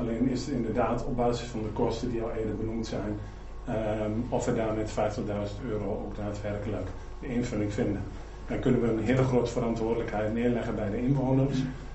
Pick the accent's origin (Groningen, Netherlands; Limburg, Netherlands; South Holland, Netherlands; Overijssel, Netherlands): Overijssel, Netherlands; Borne; u hoort het misschien met de tongval waar ik mee praat. Ik kom uit Borne, heel toevallig.